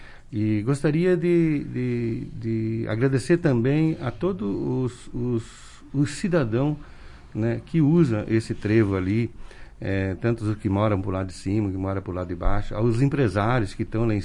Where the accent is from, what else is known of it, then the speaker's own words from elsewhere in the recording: Paraná, Brazil; now in Marau, Brazil; eu sou paranaense, eu cheguei em Marau em 1994, me considero cidadão marauense já, né? Já faz 20 e tantos anos.